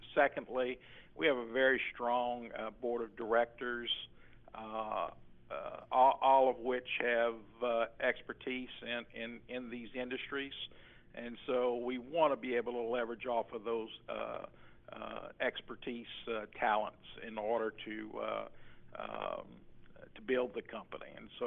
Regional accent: Louisiana, United States; Born and raised in Louisiana, graduate from Louisiana State University in Baton Rouge.

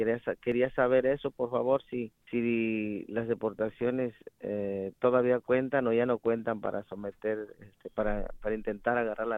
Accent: Michoacán, Mexico; now in United States; Oigan, soy de Michoacán. Tengo pues desde el 93 aquí en Estados Unidos y fui para México y me vine otra vez

